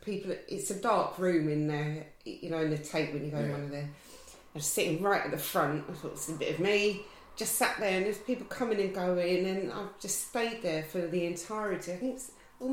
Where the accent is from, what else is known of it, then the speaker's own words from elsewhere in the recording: South East England, United Kingdom; I'm from Surrey originally